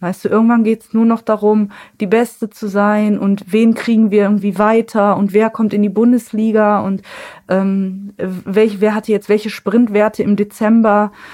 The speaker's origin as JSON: {"language": "German", "town": "Essen", "region": "North Rhine-Westphalia", "country": "Germany", "said": "Und ich komme halt selber aus dem Essener Norden. Es gilt so als sozialer Brennpunkt."}